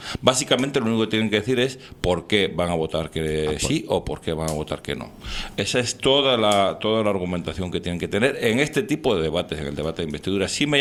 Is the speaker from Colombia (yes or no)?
no; Spain; Yo soy español, pero yo, para bien o para mal, yo no hablo catalán, ni hablo gallego, ni hablo euskera. Yo solamente hablo castellano.